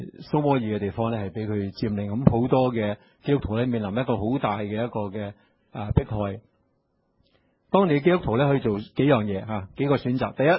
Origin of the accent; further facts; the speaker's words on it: China; 其實即係我哋中國人咧都有啲芥蘭咁樣嘅嚇